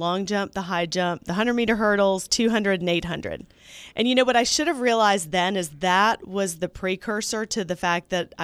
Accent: Atlanta, Georgia, United States; So, you know, I grew up here in Atlanta. I went to Georgia Tech for my undergrad.

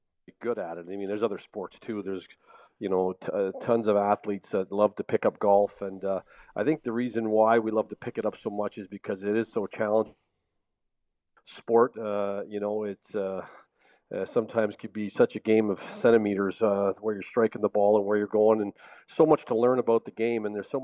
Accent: Quebec, Canada; I was a young kid growing up on the South Shore of Montreal

